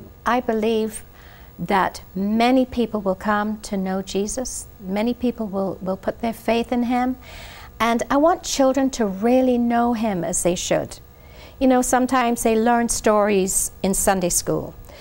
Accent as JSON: {"language": "English", "country": "Barbados", "said": "I couldn't waste time because I was from Barbados. I traveled 9 hours and 3 planes to get to Pensacola."}